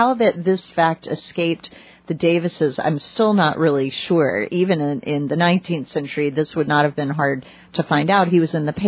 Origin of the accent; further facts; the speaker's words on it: Richmond, Virginia, United States; And I'm from Richmond, and I do think Richmonders love gossip.